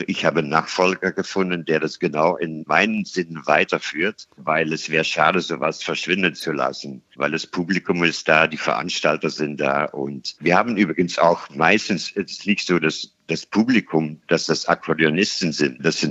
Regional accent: Netherlands; German is a second language; now in Germany; ich komme aus den Niederlanden und wenn man dann als fremder Musiker in Deutschland kommt, hat man erstmal keine Arbeit.

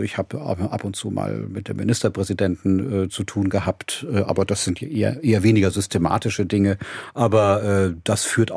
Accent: Tübingen, Baden-Württemberg, Germany; born there; In Tübingen war ich tatsächlich nur ein halbes Jahr und bin dann aus Baden-Württemberg gewissermaßen deportiert worden.

